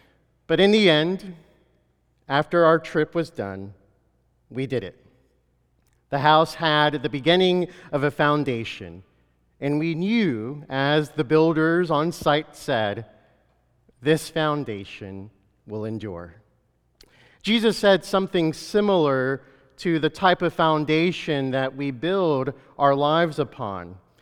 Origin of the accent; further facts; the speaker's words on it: El Salvador; an international build in my home country of El Salvador.